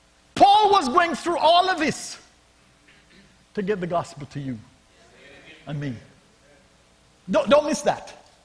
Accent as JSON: {"language": "English", "country": "Jamaica", "tie": "born or raised there", "said": "I grew up in Jamaica"}